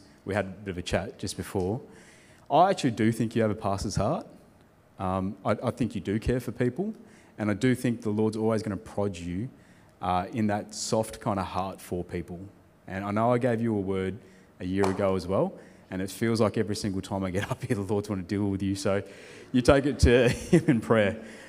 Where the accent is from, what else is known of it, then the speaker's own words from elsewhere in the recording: Fiji; born there; I was born in Fiji